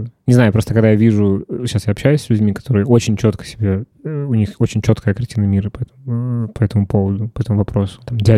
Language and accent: Russian; Russia; now in Israel; И у меня ощущение, что я как бы рос всю жизнь в России